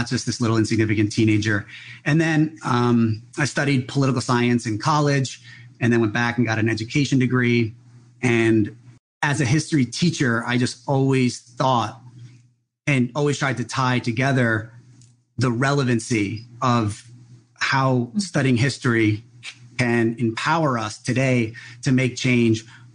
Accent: New Jersey, United States; now in Hawaii, United States; I grew up in New Jersey.

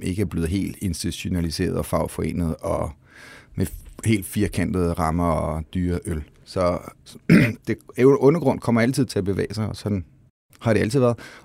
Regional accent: France; Jeg er franskmand.

